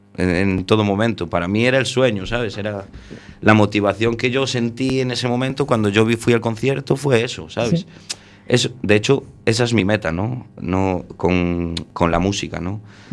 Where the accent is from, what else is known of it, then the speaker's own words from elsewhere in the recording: Meicende, Galicia, Spain; Sí, desde que nací, soy de Meicende.